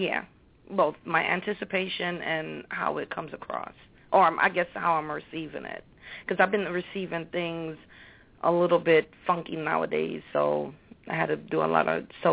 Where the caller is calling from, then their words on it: Connecticut, United States; I'm calling in from Connecticut.